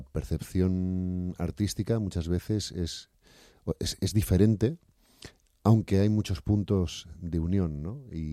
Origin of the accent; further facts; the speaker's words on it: Canary Islands, Spain; Yo de hecho nací en una isla, yo soy de Tenerife, mi familia es de allí, aunque vivo muchos años en el País Vasco y bueno, a pesar de que llevo muchos años y que me siento vasco, sí que echo de menos mi tierra natal